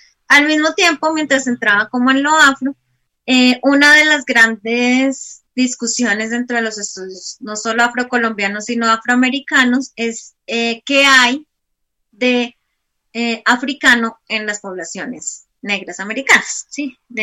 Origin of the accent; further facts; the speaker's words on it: Santa Marta, Magdalena, Colombia; also born or lived in Bogotá; yo crecí en Santa Marta, yo nací en Bogotá, pero crecí en Santa Marta